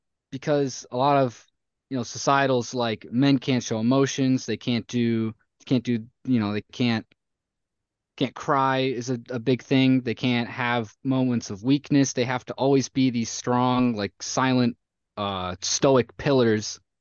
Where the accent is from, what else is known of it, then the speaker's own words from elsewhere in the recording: Belleville, Michigan, United States; And I'm from the Belleville area in awesome. Michigan.